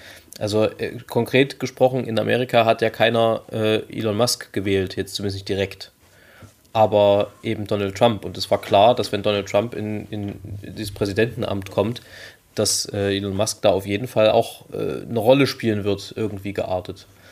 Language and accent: German; Germany; born there; Das ist ein Privileg, dass ich in Deutschland geboren bin, dafür kann ich nichts.